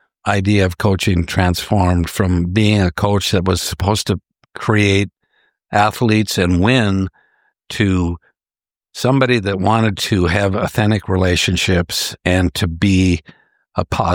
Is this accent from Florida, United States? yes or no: no; Mohall, North Dakota, United States; we grew up in Mohall.